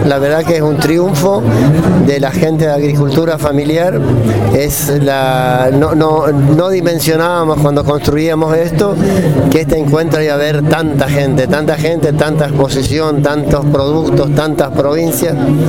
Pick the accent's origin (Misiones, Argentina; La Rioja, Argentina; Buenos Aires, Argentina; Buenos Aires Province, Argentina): Misiones, Argentina; un agricultor de casi 70 años y soy de Misiones, de los helechos